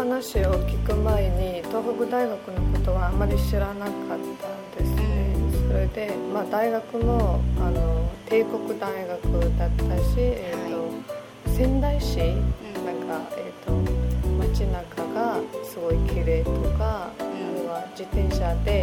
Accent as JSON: {"language": "Japanese", "country": "Mongolia", "second_language": "Japanese", "said": "私留学生としてその地震が起こった時、私はモンゴル出身なので、"}